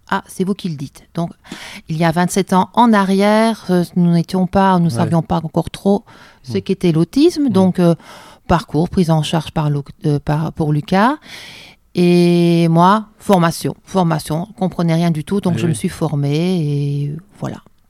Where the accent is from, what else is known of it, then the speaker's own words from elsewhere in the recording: Belgium; moved away as an adult; now in France; avec un nom qui n'est pas très landais, puisque je suis belge, embarquée dans les Landes depuis 27 ans maintenant, par mon mari, qui a trouvé du boulot à Morsinx.